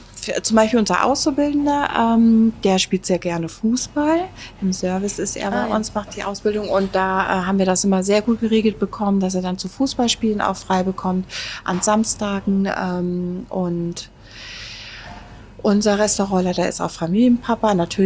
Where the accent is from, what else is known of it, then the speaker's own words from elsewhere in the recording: Rhineland-Palatinate, Germany; accent: Palatine German; weil bei mir geht ja manchmal auch noch mein pfälzisches Dialekt durch.